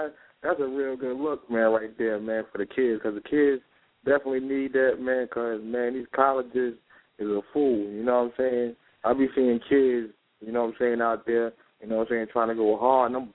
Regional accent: Queens, New York, United States; Yeah, Yankees, baby. Come on, man. I'm from Queens. Let's go.

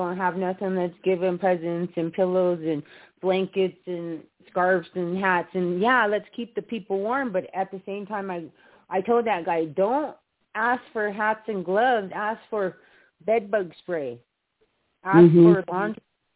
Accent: Pine Ridge, South Dakota, United States; I'm from Pine Ridge. I don't want to be known as the poorest county in the United States. I'm Ogallala Lakota, and I know I'm a strong Sioux woman.

